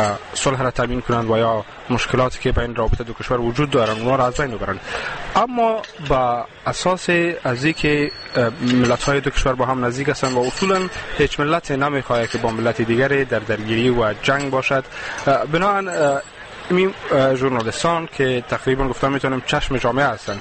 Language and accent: Persian; Kabul, Afghanistan; خبرنگار افغان از کابل آمدیم.